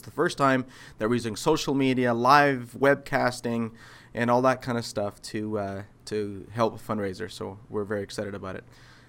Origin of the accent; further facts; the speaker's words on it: Canada; Nathan, Arthur, John, and myself, we're from Canada.